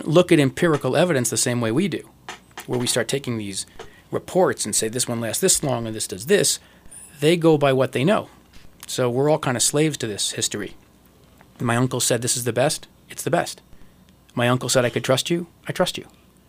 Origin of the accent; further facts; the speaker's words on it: New York, United States; And Canadians, you know, they speak English, and I'm from New York, and I meet someone from Toronto